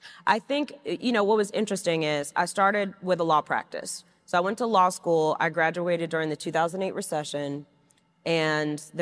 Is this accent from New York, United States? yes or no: yes; New York City, New York, United States; And I grew up in Flushing, Queens, right?